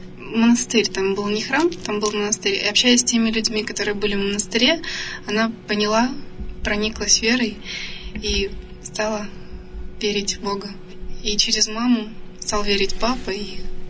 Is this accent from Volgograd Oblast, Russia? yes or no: no; Tutayev, Yaroslavl Oblast, Russia; born there; Родилась я не здесь, родилась я в Тутаеве, Ярославской области.